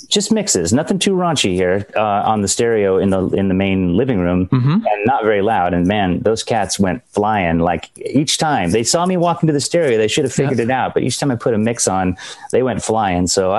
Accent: Bellingham, Washington, United States; and we're from Bellingham, and it happens, we announced a show, so we were available. 'Cause you know, we live in three different countries on two different continents at this point.

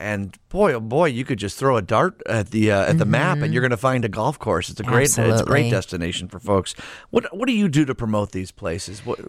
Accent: Downers Grove, Illinois, United States; And I grew up in Downers Grove.

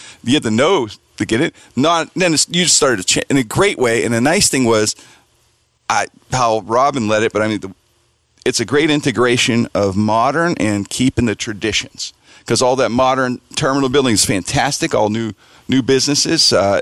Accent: Pennsylvania, United States; My mother is like, she's 84. We grew up in the Strip, right? So she lives in Brookline now.

